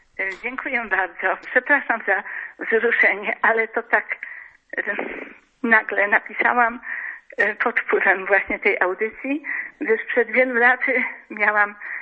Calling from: Lesser Poland, Poland; Ja z Beskidu Wyspowego.

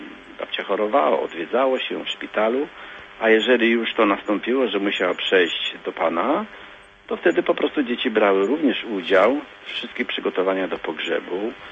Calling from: Pomeranian Voivodeship, Poland; tak u nas na Kaszubach, bo ja z Kaszub dzwonię

